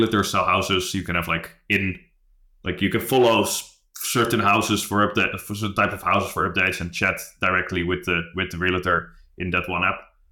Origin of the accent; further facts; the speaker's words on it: Netherlands; So, I grew up in a town in the Netherlands, and then I went to university in Amsterdam.